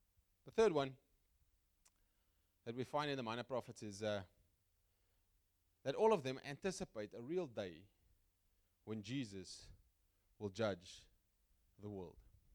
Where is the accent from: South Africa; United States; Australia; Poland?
South Africa; you can just look at us as a South African society. I love South Africa. It's a wonderful country.